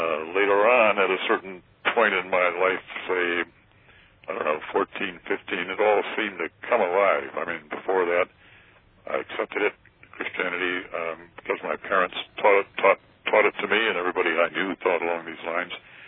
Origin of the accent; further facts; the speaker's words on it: North and South Dakota, United States; Well, I grew up in North and South Dakota, and their education opportunities in those days, we're talking a long time ago, we're talking the 40s, 1940s, were a little thin in the ground.